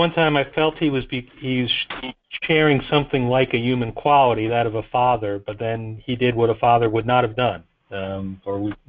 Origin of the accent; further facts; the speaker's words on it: Baltimore, Maryland, United States; from Baltimore.